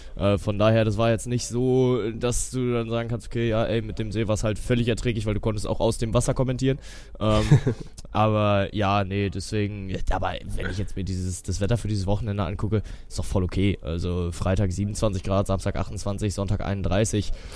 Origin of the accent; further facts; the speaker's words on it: Kiel, Schleswig-Holstein, Germany; now in Cologne, Germany; Ich bin ja Kieler Jung